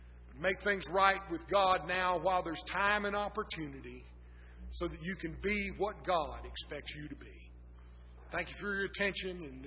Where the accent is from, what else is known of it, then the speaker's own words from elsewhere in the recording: Texas, United States; also born or lived in Oklahoma; When I was a child growing up in Texas and Oklahoma, we didn't think we could be a sound church